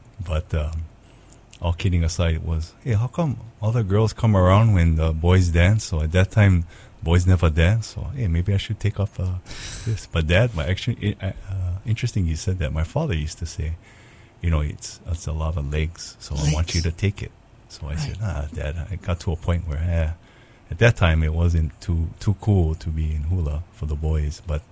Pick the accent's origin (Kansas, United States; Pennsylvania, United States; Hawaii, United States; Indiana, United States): Hawaii, United States; Kailua; Grew up in Kailua on Oahu.